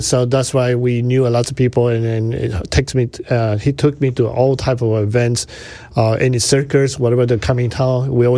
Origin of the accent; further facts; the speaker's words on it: Panama; English is a second language; moved away as an adult; also born or lived in Cleveland; I was born in Cleveland, but decided, well, my father is because a diplomat. We live in Central America and Panama.